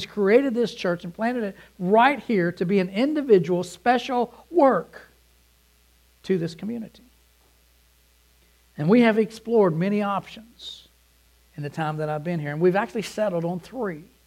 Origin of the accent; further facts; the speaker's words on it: Louisville, Kentucky, United States; I stand here today because of faithful men and women in my church where I grew up in Louisville